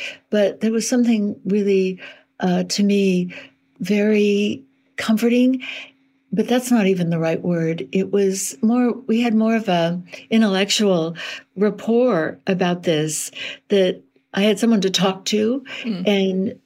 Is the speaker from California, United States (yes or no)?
yes; Berkeley, California, United States; I'm from Berkeley.